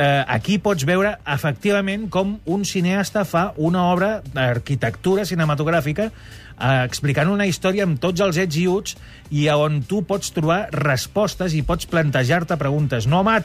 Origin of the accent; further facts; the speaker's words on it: Catalonia, Spain; perquè sóc català i, per tant, garrepa